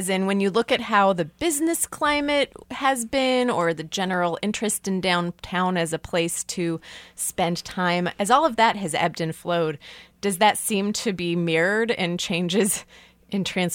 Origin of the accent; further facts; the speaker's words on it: Kansas City, Missouri, United States; It's funny because as I was growing up in Kansas City, long after this happened, but I always thought of the highways as the way to get downtown.